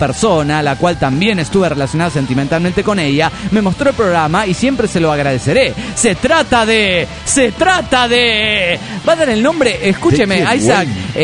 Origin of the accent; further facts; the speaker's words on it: Morelia, Michoacán, Mexico; Hola, soy … de Morelia, Michoacán, México.